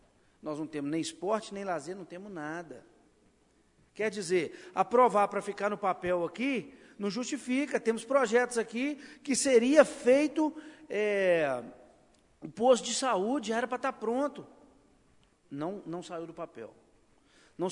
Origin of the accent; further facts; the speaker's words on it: Brazil; bairro onde fui criado, né, no início da minha vida. Aí fiquei lembrando as lembranças, meu pai, minha mãe, as dificuldades do bairro, e vi o crescimento exorbitante do bairro São José.